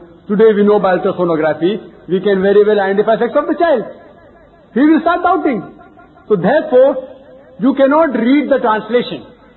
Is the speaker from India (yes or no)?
yes; India; irrespective whether I, as an Indian who don't know French or German